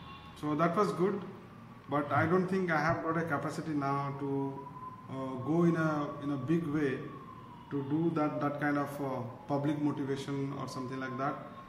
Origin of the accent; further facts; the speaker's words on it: Odisha, India; born there; Yeah, so of course I was born in Odisha, and people back in Odisha, they never knew that we are doing all these things.